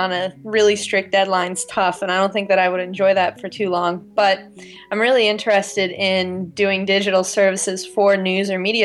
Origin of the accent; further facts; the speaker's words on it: Brookville, Indiana, United States; also born or lived in Cincinnati; I was born in Cincinnati, and I was raised in Brookville, Indiana, which is about 45 minutes out of downtown Cincinnati.